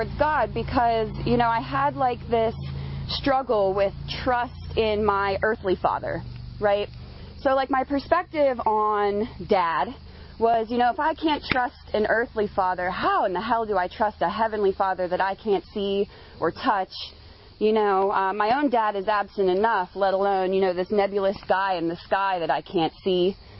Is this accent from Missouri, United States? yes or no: no; Erie, Pennsylvania, United States; I was originally from Erie. Leanna was my very first home area.